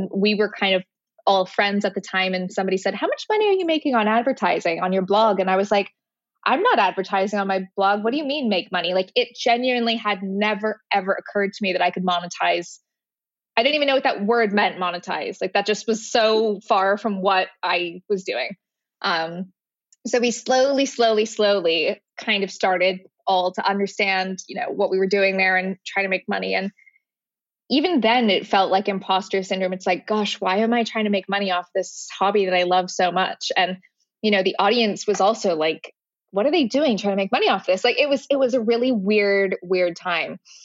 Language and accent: English; Canada; moved away as an adult; also born or lived in London, United Kingdom; I've spent all of my 20s in London. So I'm like, it's a bit of a weird limbo for me, because it's like, I am Canadian. I identify with like that upbringing and all my family and friends are there.